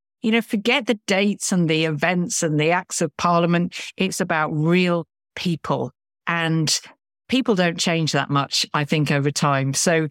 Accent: Lincoln, East Midlands, United Kingdom; I grew up in Lincoln, which is an incredibly historic town in the sort of Midlands of England, a beautiful cathedral.

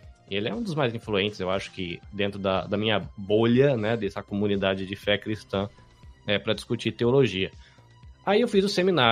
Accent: São Paulo, Brazil; also born or lived in Salvador; os meus avós, meus pais são descendentes de espanhóis, mas aí eu cresci no interior de São Paulo, o que explica eu não ter sotaque nenhum.

